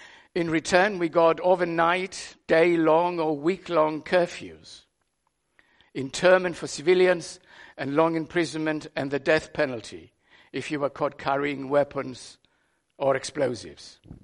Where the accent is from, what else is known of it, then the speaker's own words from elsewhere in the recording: Cyprus; English is a second language; As I was growing up in Cyprus in the mid-50s, we, the Greek Cypriots